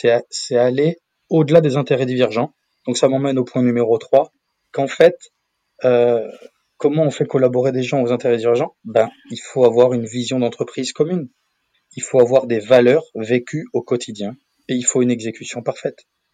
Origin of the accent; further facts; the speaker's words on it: Toulouse, Occitanie, France; J'ai grandi 15 ans à Toulouse, je suis estampillé, fête de Dax, magret de canard et rugby.